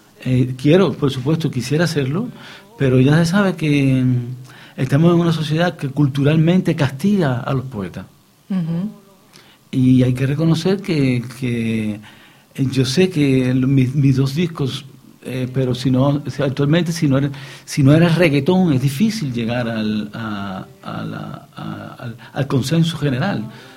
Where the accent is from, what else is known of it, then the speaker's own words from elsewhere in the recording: Cuba; moved away as an adult; yo era especialista también cuando salí de Cuba.